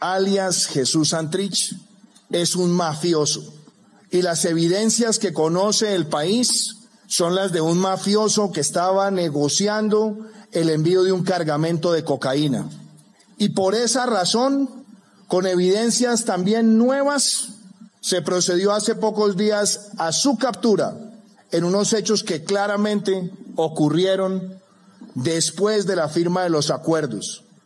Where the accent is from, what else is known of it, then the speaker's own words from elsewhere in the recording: Colombia; me corresponde a mí hablar como colombiano